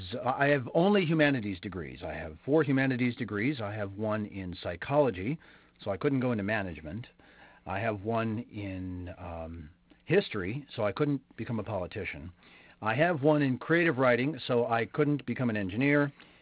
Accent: California, United States; You know, I'm from California. We're in California, everyone's psychic.

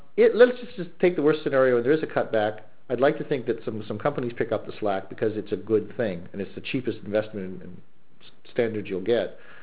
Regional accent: Australia; also born or lived in California, United States; now in Canada; I was born in California. I grew up for a long time in Australia. Now I live in Canada, and I moved around a lot.

